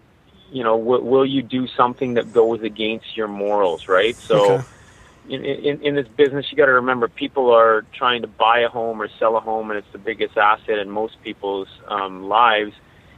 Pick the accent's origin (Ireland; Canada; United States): Canada; and I grew up here in Canada, and I don't speak Farsi or anything